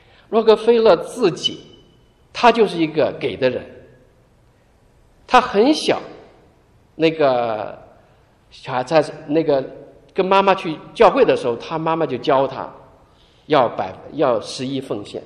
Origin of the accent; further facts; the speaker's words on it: China; 我们中国人也说知足者常乐